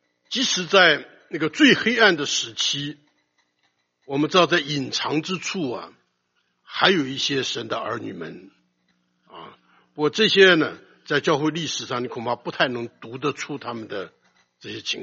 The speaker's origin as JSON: {"language": "Chinese", "country": "China", "lives_now": "United States", "said": "不过呢，在弟兄姊妹中，我们是中国人，别人是美国人啊。"}